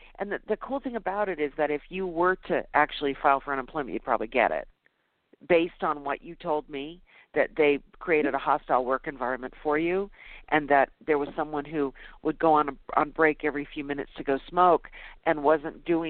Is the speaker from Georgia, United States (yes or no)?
no; Las Vegas, Nevada, United States; I'm from Vegas. I'm in Vegas.